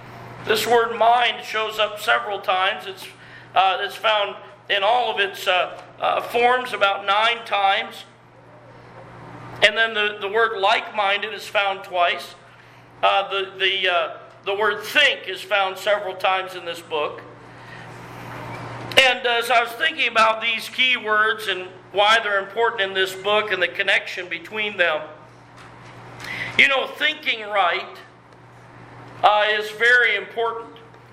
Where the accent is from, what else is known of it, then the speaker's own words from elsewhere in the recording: United States; And listen, we're in America, and I thank God for America. I am an American.